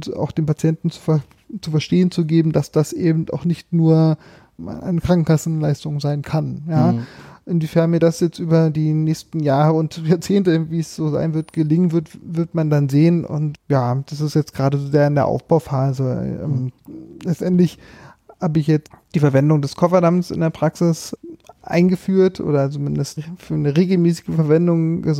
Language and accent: German; Brandenburg, Germany; also ich bin quasi den Weg zurückgegangen in meine alte Heimat, Märkisch-Oderland.